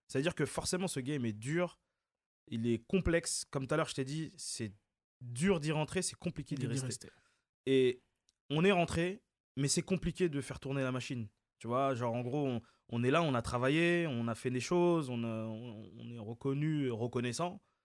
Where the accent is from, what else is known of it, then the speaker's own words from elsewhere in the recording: Montreuil, Île-de-France, France; Je viens de nulle part. Je viens de Montreuil, à la mairie de Montreuil. Je viens de nulle part d'autre.